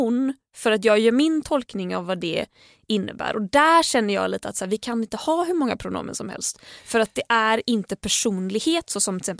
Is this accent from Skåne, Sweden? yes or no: no; Gothenburg, Västra Götaland County, Sweden; Jag var ju hemma i Göteborg i Tahult över West Pride.